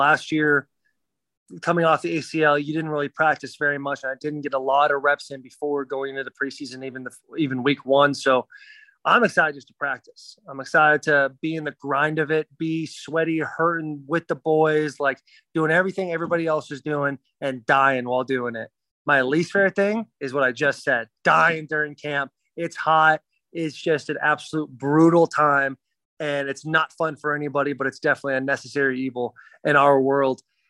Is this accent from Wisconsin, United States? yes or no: no; Arizona, United States; which before growing up in Arizona, it's a 4-hour drive to Vegas.